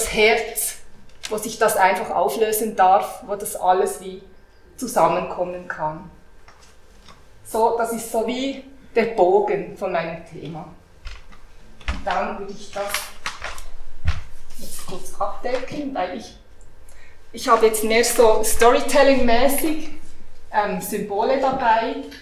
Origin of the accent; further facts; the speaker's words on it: Switzerland; born there; Ich bin hier geboren in der Schweiz und ich habe nicht so viel Kontakt, ich spreche auch die Sprache nicht besonders gut